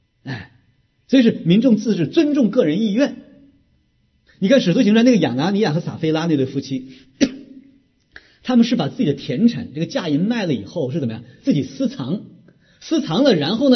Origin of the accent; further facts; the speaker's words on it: China; 我们在座大部分我想都是生在新中国长在红旗下，对不对？没有49年以前出生的